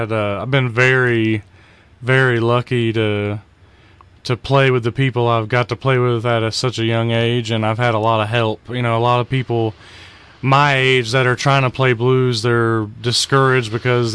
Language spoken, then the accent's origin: English; the South, United States; now in California, United States; I said, I was raised in the South.